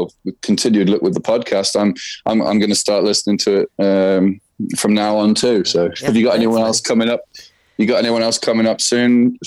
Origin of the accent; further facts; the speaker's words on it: England, United Kingdom; accent: English; would hear my English accent, and sometimes it was a bit touch and go until I showed them the pictures of what I was doing